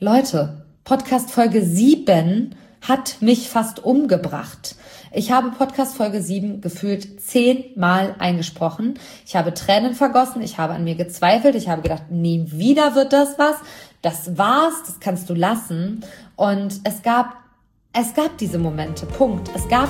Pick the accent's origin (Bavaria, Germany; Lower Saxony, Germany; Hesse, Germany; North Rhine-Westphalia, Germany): North Rhine-Westphalia, Germany; Hamm; im Cineplex hier in meiner Heimatstadt in Hamm